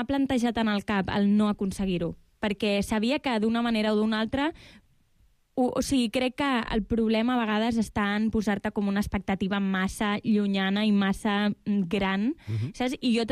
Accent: Constantí, Catalonia, Spain; now in Barcelona, Spain; una noia de Tarragona, la vida de Tarragona és realment... Soc de Constantí, encara és com més poble, saps? Vens a Barcelona, de cop estàs sola, em vaig independitzar

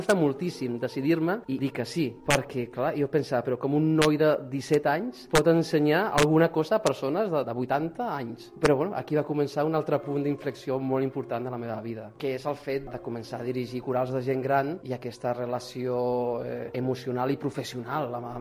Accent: Barcelona, Catalonia, Spain; tinc 42 anys i soc de Barcelona.

